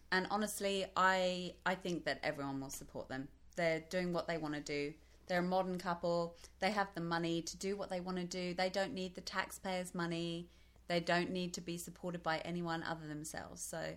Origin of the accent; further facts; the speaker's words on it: Brighton, South East England, United Kingdom; Brighton, Sussex, UK. Mm-hmm. Yes, I've been here for 8 years.